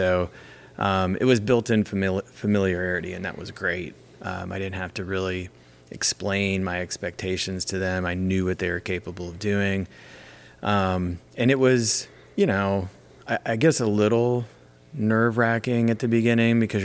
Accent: Vandalia, Ohio, United States; No, so I'm from Vandalia, actually, originally.

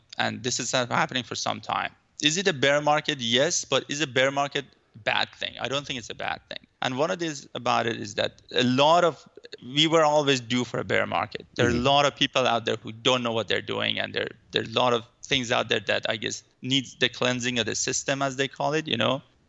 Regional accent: Iran; now in Vancouver, Canada; I'm from Vancouver, but I mean, I'm living in Vancouver, but I'm originally from Iran.

